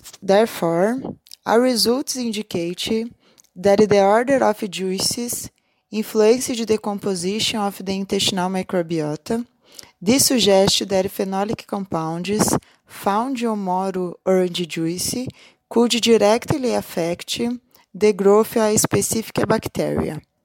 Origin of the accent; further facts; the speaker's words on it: Brazil; English is a second language; I'm from Brazil, and I am a PhD student in the University of São Paulo.